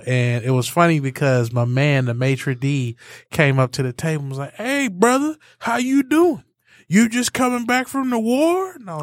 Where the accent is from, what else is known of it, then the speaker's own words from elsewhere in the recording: Detroit, Michigan, United States; I grew up in Southwest Detroit, so I can't excuse no nigga going to Chipotle, man.